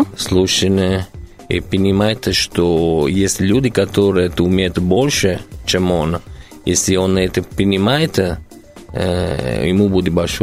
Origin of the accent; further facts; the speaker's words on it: Rome, Lazio, Italy; Russian is a second language; now in Russia; потому что я из Рима.